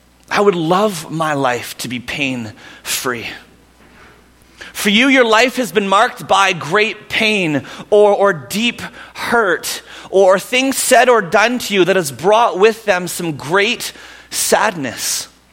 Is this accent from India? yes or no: no; Vancouver, British Columbia, Canada; now in Alberta, Canada; But growing up in Vancouver, you understand the concept of when it rains, it pours.